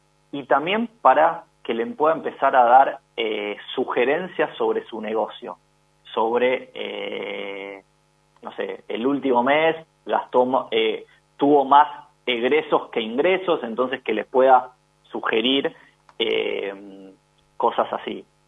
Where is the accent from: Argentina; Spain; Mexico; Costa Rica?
Argentina; algo que nos pasa mucho más por cómo somos los argentinos